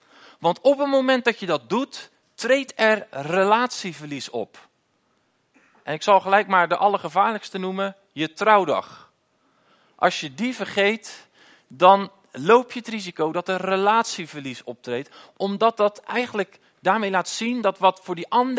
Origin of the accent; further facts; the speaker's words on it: Dordrecht, South Holland, Netherlands; ik kom uit Dordrecht. En ik ben getrouwd met Jessica en we hebben 3 kinderen. Maar ik heb ze in Dordt achtergelaten.